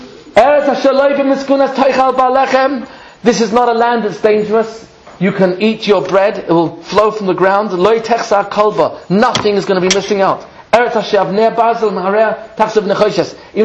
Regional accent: England, United Kingdom; I remember growing up in England

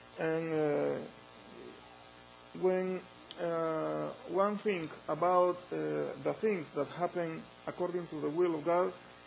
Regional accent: Honduras; English is a second language; now in Vallejo, United States; We are from Honduras, and we are here with my family

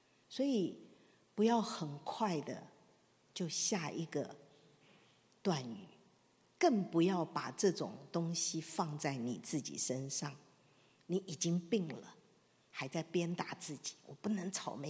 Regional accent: China; 就是我们中国人有一句话说，好汉只怕病来磨

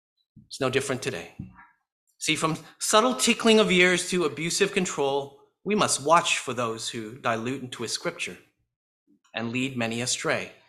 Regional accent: Toronto, Ontario, Canada; accent: Canadian; My wife and I were living in the suburb of Toronto in Canada, that's my accent, with our two kids in a dream home that we bought near a picturesque lake.

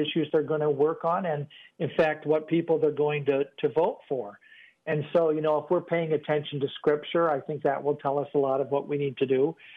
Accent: Iowa, United States; You know, I grew up in Northwest Iowa and participated at St. Mary's in Spirit Lake and went to the high school and school there.

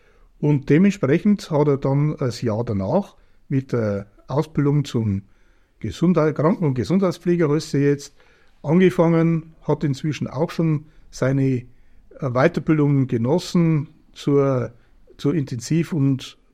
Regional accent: Moosloh, Bavaria, Germany; now in Merkelsteig, Germany; in der Moosloh ja auch geboren und aufgewachsen in der Moosloh. Jetzt wohne ich in Merkelsteig. Merkelsteig drunten ist für mich ein sehr schönes Gebiet, rundum Natur.

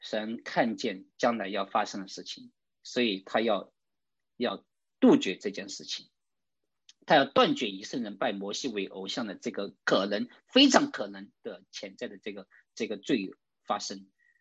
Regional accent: China

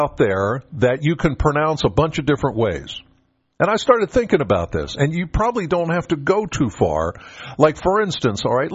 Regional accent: Pennsylvania, United States; I grew up primarily in York County, which is not too far from Lebanon. And, yeah, that's how we pronounced it, Lebanon bologna.

